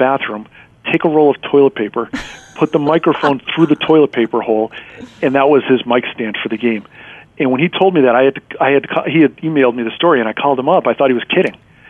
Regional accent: Boston, Massachusetts, United States; and I'm from Boston, so when he talked about Fenway Park, it hit home.

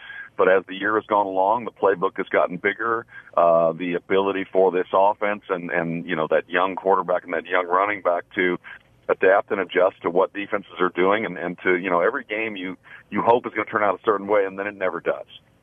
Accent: Kansas City, Missouri, United States; I grew up in Kansas City, so the cold doesn't scare me either.

